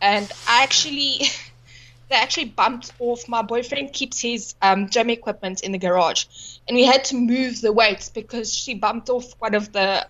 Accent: Johannesburg, Gauteng, South Africa; now in Nelspruit, South Africa

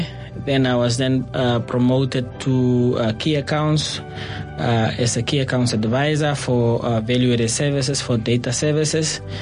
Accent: Swakopmund, Erongo, Namibia; English is a second language; also born or lived in Walvis Bay; So that's where I'm born, in Walvis Bay. So yes, I was brought up in Swakopmund, school there all my school career.

